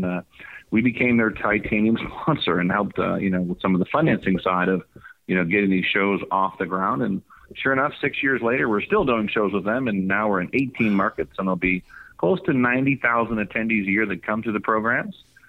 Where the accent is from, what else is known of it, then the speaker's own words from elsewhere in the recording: Chicago, Illinois, United States; So my journey was, first of all, born and raised in Chicago